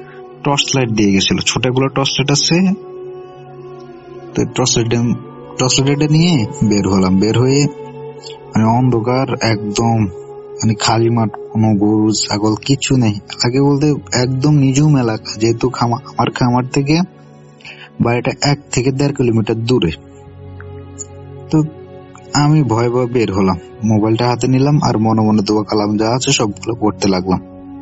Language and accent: Bangla; Subarnachar, Chittagong Division, Bangladesh; now in Dhaka, Bangladesh; আমার বাড়ি হচ্ছে নোয়াখালী সুবর্ণচর। তো আমি এখন বর্তমানে ঢাকা কাশপুরে আছি।